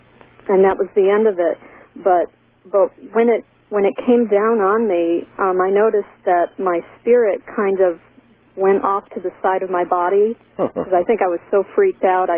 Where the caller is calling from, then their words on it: Syracuse, New York, United States; from Syracuse, New York.